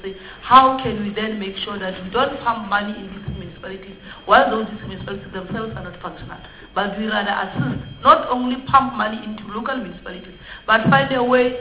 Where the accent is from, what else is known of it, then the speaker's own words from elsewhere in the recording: Free State, South Africa; I'm also from the Free State.